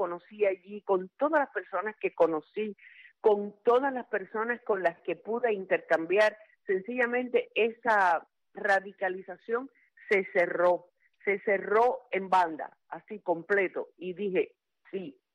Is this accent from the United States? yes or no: no; Cuba; moved away as an adult; Yo voy a ser cubana toda la vida, porque nací en Cuba, porque me crié en Cuba, porque viví en Cuba 55 años y porque llevo Cuba adentro, como todos los cubanos que nos hemos exiliado.